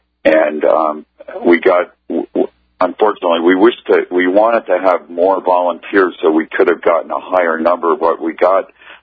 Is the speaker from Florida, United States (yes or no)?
no; Connecticut, United States; Yes. I'm from Connecticut, but we went out there.